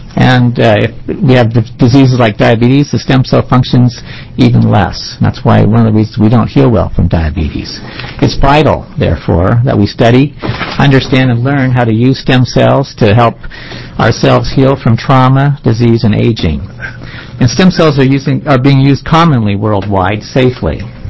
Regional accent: Portland, Oregon, United States; I'm a cardiologist from Portland, Oregon.

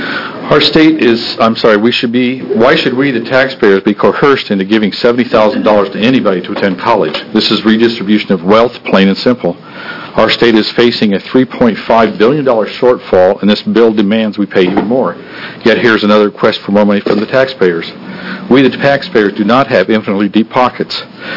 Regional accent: Oregon, United States; I'm from Linn County.

